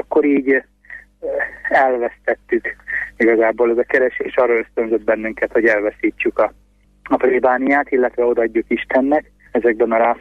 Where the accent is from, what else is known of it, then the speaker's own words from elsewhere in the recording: Dány, Pest, Hungary; born there; volt egy káplán, aki egy egészen új életet hozott el a szülőfalumba, Dányba